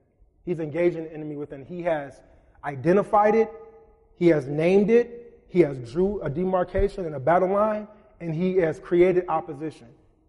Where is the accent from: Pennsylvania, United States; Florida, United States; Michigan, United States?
Michigan, United States; Ypsilanti; I grew up in Ipsy my whole life. It's Ipsy, by the way, Pastor Bill, Ipsy. I lived in Ipsy my whole entire life. I've never lived anywhere.